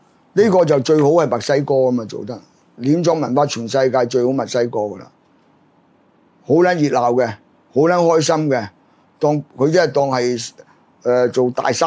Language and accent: Cantonese; Hong Kong; 以前我哋细个喺上海街。